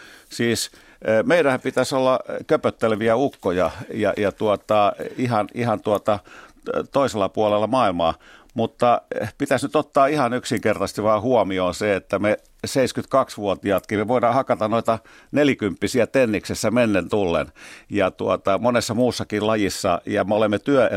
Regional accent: Helsinki, Uusimaa, Finland; Minähän olen tällainen stadilainen

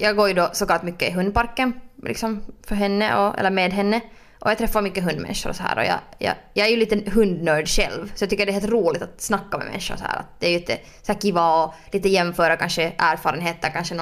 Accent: Finland; jag är ju sen finlandssvensk.

